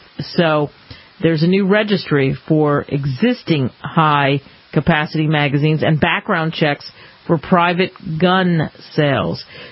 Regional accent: Philadelphia, Pennsylvania, United States; Yes, and it happened in my hometown, Philadelphia.

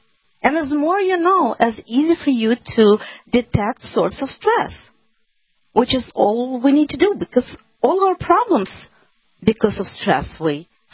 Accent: Kyiv, Kyiv City, Ukraine; moved away; I'm from Kiev.

